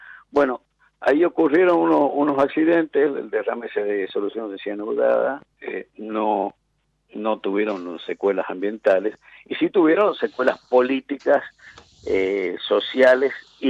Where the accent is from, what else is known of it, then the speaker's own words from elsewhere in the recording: San Juan, Argentina; now in Buenos Aires, Argentina; como habrás podido apreciar a la audiencia por mi acento inocultable, yo a pesar que vivo hace muchos años en Buenos Aires, soy sanjuanino